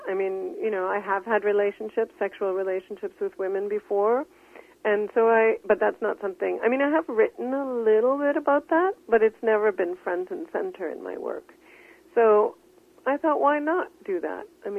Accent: Canada; I just wanted to have a space for that kind of pleasure in my work as a Canadian writer.

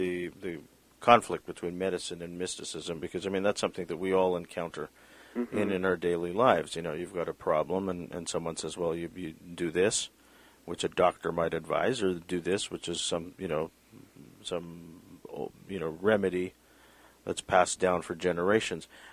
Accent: Canada; Because, I mean, I know we're Canadian, but, I mean, still, you know, whatever happens in the United States affects us, right?

